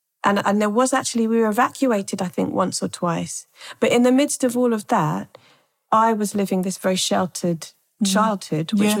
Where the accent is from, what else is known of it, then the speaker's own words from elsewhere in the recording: London, United Kingdom; also born or lived in Ethiopia; I was born here in London. Mm-hmm. I moved to Ethiopia when I was six, stayed there for about 2 years, came back here from when I was eight to, well, kind of eight onwards.